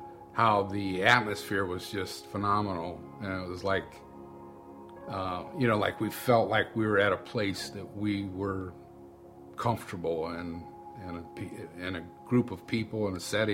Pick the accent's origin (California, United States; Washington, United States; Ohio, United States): Ohio, United States; Rittman; this is my wife, Heather. We are from Rittman, Ohio.